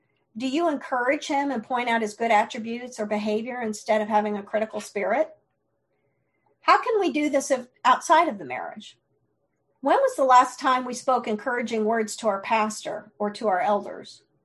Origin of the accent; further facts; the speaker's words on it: East Coast, United States; I'm from the East Coast, and I do that a lot.